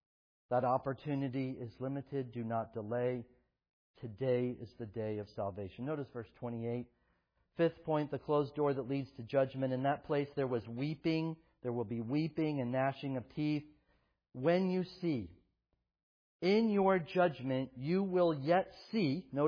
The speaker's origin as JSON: {"language": "English", "region": "the South", "country": "United States", "tie": "born or raised there", "said": "Of course I grew up in the South."}